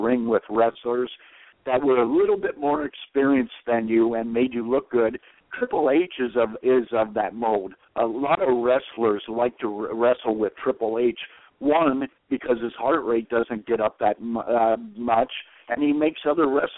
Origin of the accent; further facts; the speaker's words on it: Portland, Oregon, United States; I grew up in the Portland area, the Northwest, in the mid-70s, when the territorial wrestlings were kind of hitting their twilight.